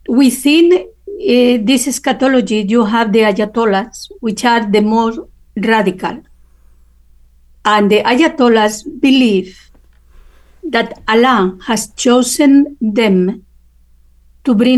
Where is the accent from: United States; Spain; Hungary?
Spain; I grew up in Europe. I grew up in Spain. I know what I'm talking about.